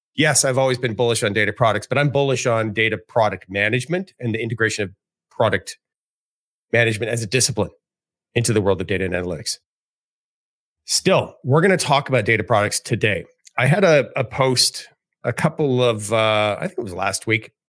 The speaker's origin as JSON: {"language": "English", "town": "Edmonton", "region": "Alberta", "country": "Canada", "tie": "born or raised there", "said": "I've never gone to Edmonton, my hometown, in any sort of professional way."}